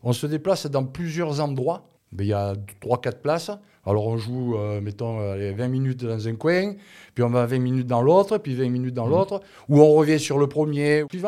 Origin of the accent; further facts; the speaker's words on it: Carpentras, Provence-Alpes-Côte d'Azur, France; Je suis de Carpentras